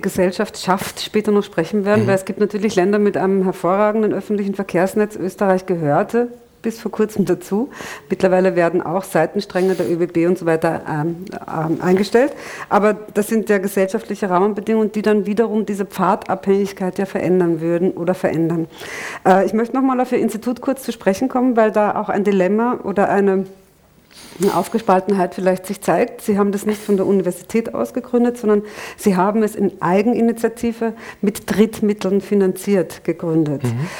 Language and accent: German; North Rhine-Westphalia, Germany; Westfalen. Ich bin Westfalen, ja.